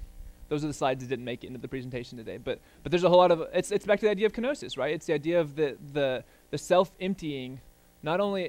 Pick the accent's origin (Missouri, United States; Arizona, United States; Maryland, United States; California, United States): Missouri, United States; I'm from Podunk, Missouri, where there's like 8 Baptist churches, like 4 Assemblies of God churches, and 1 Methodist church